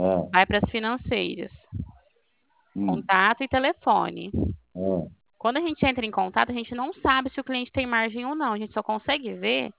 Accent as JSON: {"language": "Portuguese", "town": "Bebedouro", "region": "São Paulo", "country": "Brazil", "said": "Não, de Bebedouro."}